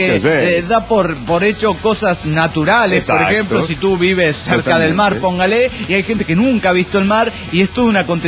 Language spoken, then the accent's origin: Spanish; Teloloapan, Guerrero, Mexico; born there; Pero bueno, yo nací en Telolhuapan, en Guerrero.